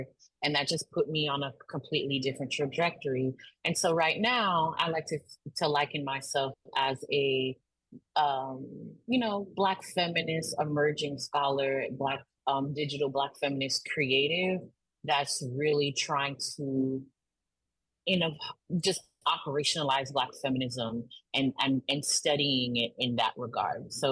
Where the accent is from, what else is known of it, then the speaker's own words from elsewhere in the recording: Miami, Florida, United States; I'm a first generation Haitian American, born and raised in Miami, which is the ancestral home of the Tequesta First Nations and the traditional lands of the Seminole and Miccosukee folks.